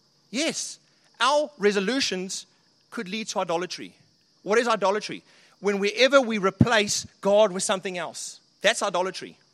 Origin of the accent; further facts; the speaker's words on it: New Zealand; now in Sydney, Australia; I am from Sydney, or New Zealand originally. We're in Sydney currently studying, and we're just on a holiday break here.